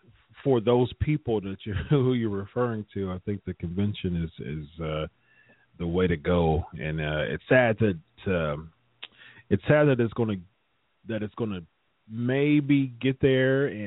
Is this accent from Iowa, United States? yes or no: no; Ohio, United States; And, I'm from Ohio